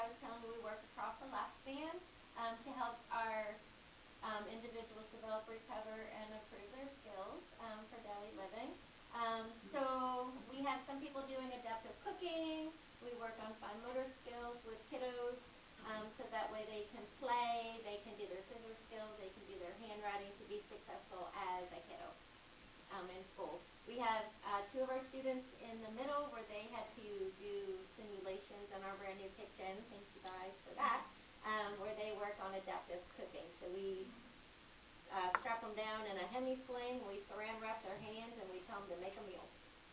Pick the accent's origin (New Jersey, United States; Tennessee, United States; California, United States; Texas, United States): Tennessee, United States; I was a transport from Tennessee, hence the accent.